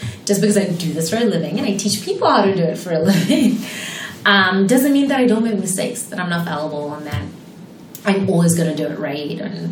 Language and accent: English; Zimbabwe; first language English; moved away; You're from Zimbabwe? Like, da, da, da. I'm like, yeah, English is my first language.